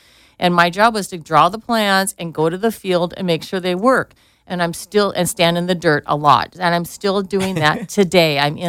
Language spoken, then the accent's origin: English; Laguna Beach, California, United States; but I focused where I love, which is Laguna Beach. This is my hometown. This is my base.